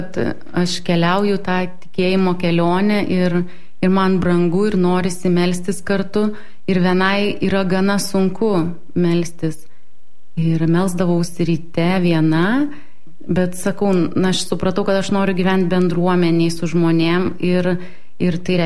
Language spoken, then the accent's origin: Lithuanian; Vilnius, Vilnius County, Lithuania; Tai aš Vilnietė, tai niekur neišvažiavau studijuoti ir studentė būdavo, negyvenau bendrabutį, o gyvenau pas mamą.